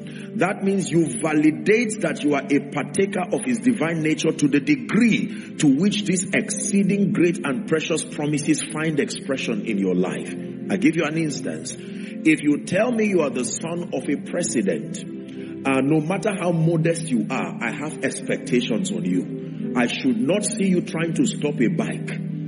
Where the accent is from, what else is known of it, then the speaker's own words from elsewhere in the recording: Nigeria; there is a reality that is within me that is greater than just being a Nigerian.